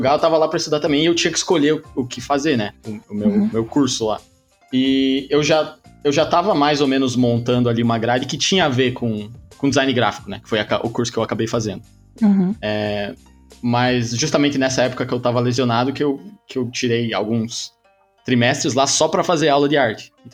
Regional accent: Paraná, Brazil; eu sou do interior do Paraná, né?

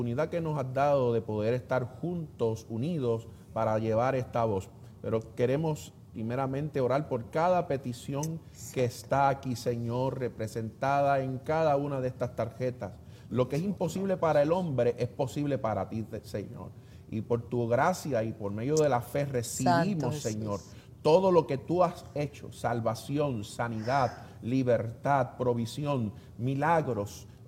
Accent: Puerto Rico; la gente que somos los puertorriqueños

